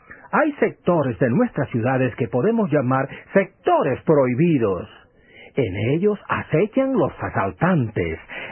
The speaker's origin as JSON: {"language": "Spanish", "town": "Santo Domingo", "region": "Distrito Nacional", "country": "Dominican Republic", "tie": "born or raised there", "said": "mi ciudad natal y el jardín de mi niñez. En Santo Domingo está el vetusto barrio de San Carlos, el cual recorría de niño, y la Escuela Chile, donde comencé mi educación escolar primaria"}